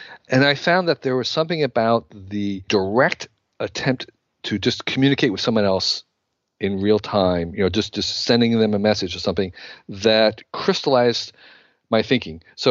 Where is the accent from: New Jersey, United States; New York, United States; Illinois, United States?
New Jersey, United States; I grew up in New Jersey. I'd never left New Jersey. We never took vacations. It's hard to describe how parochial New Jersey was back in, you know, the 1960s.